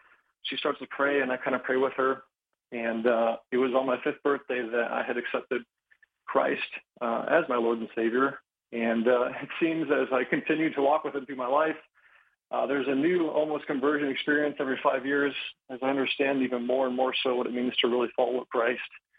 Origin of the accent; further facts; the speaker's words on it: Erie, Pennsylvania, United States; moved away as an adult; also born or lived in Springfield, Missouri / Chicago; now in Florida, United States; I grew up in Erie, Pennsylvania. And I lived there for the first 18 years of my life, and from there had went to Central Bible College in Springfield, Missouri, where my wife and I had met. And shortly after that, I moved to Chicagoland area